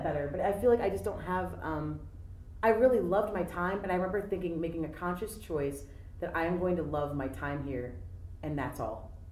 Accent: Ohio, United States; I come here from Ohio, yep.

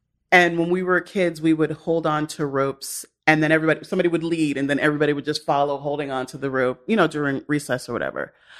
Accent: Newark, New Jersey, United States; born there; I wasn't born there. I was born in Newark, New Jersey. Don't be jealous.

